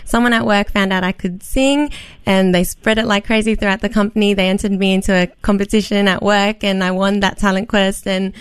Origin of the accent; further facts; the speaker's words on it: Australia; I am Aussie.